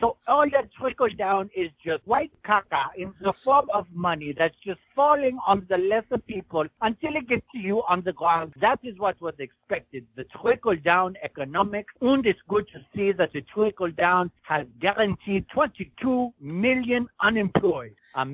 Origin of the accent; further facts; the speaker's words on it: Germany; Growing up in Germany in the World War II, I'm not so sure if the world has read the history on privilege.